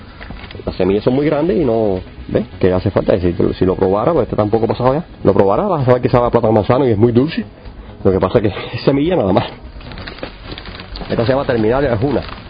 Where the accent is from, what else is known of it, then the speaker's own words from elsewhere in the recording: Cuba; Yo nací en el Escambray y desde muy pequeñito ya, o sea, cuando era jovencito ya comencé a buscar plantas